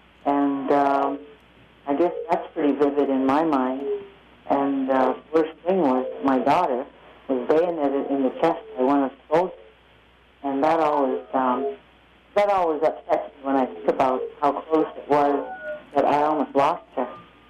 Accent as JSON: {"language": "English", "region": "Quebec", "country": "Canada", "said": "I'm from Nawage, and when Benazadage got attacked, we all jumped in and did whatever we could."}